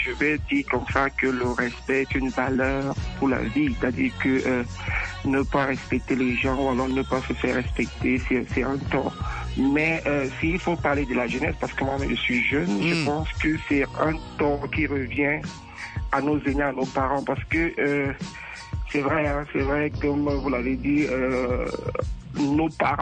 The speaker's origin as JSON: {"language": "French", "country": "Cameroon", "tie": "born or raised there", "said": "Moi, par exemple, je suis né au Cameroun"}